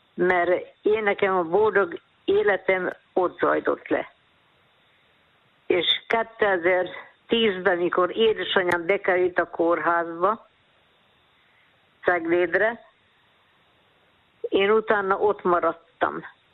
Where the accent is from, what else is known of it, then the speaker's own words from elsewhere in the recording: Jászkarajenő, Pest, Hungary; now in Velence, Hungary; Jászkora Jenőri van szó. Én ott nőttem fel. Ott jártam iskolába. ott mentem férjhez, és utána férjhez menni, és utána Velencére költöztem. Mert a férjem velencei volt.